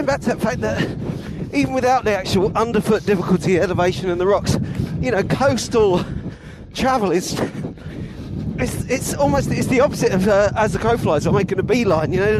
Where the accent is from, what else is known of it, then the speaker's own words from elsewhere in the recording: London, United Kingdom; I'm from London.